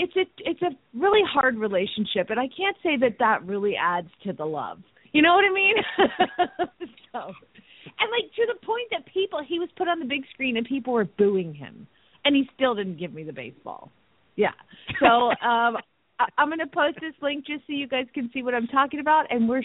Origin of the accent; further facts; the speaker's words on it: Phoenix, Arizona, United States; from Phoenix, Arizona